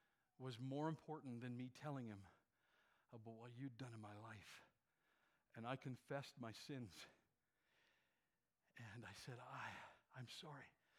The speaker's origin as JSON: {"language": "English", "town": "Beaverlodge", "region": "Alberta", "country": "Canada", "said": "And I came from Beaver Lodge, of all places."}